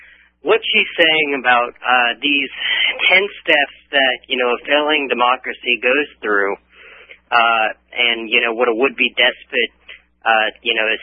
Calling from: Shreveport, Louisiana, United States; From Shreveport, Louisiana.

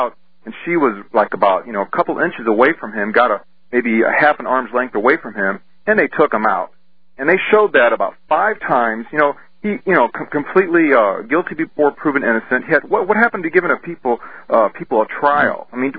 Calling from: Missouri, United States; Calling from Missouri.

